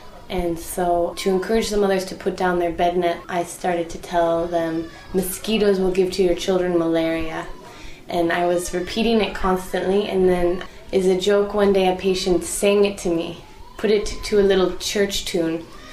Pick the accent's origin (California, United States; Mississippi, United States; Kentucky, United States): California, United States; I'm a family nurse practitioner. I come from America, from Northern California.